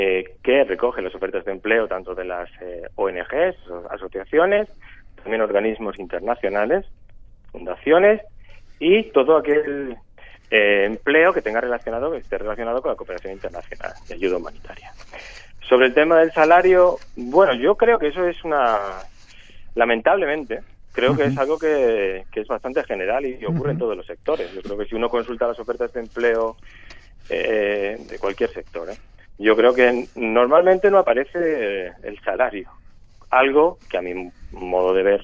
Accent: Don Benito, Extremadura, Spain; Yo le dije, mira, yo soy de Extremadura.

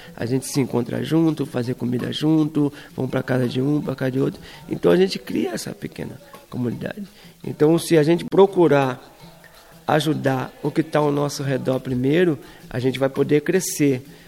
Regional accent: Brazil; now in Europe; Eu sou brasileiro, nasci numa comunidade pobre, sabe?

